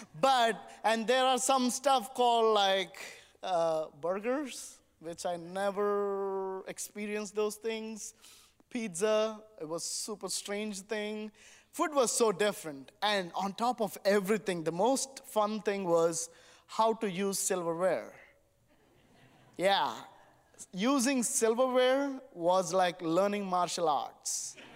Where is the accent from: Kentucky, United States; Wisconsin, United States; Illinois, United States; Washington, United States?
Kentucky, United States; Wilmore; accent: Kentuckian; English is a second language; And I ended up in a small little town called Wilmore, Kentucky. You can hear sometimes you get my Kentuckian accent, because that's where I learned English.